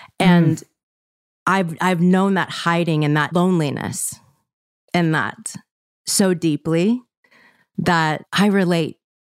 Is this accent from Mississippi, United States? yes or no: yes; Mississippi, United States; I grew up in Mississippi. My uncle was gay and died of AIDS when I was 11.